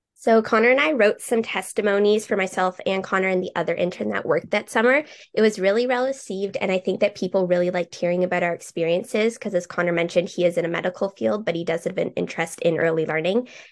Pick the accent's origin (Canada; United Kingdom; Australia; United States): Canada; Guelph, Ontario; Originally, I'm from Guelph, so I do work remotely